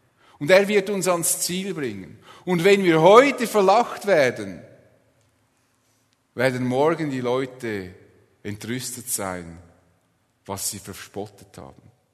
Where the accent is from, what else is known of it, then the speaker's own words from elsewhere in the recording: Switzerland; wäre das für mich als Schweizer ein schwieriges Unterfangen